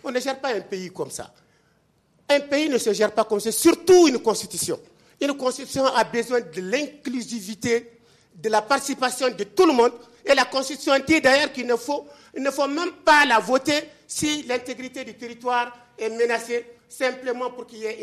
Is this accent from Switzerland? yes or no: no; Mali; Je suis du Mali. Je suis à l'intérieur. Nous avons des parents à l'intérieur.